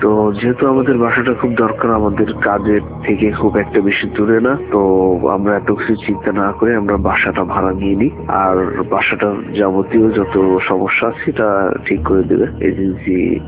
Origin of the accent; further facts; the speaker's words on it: Gopalganj, Dhaka Division, Bangladesh; now in Rome, Italy; আমার বাড়ি হচ্ছে গোপালগঞ্জ, আমি বর্তমানে রোম শহরে থাকি, ইটালির রোম শহরে।